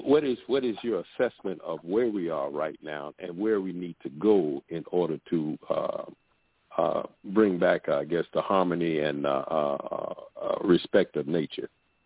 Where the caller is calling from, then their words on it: Florida, United States; I'm calling from South Florida.